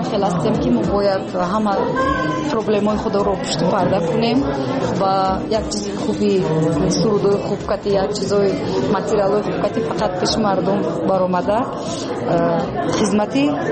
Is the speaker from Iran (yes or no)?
no; Tajikistan; ما روس نیستیم، ما تاجیک هستیم.